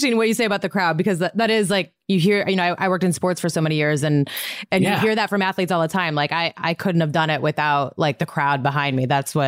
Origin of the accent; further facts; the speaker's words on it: Montana, United States; Where? I'm from Montana, actually.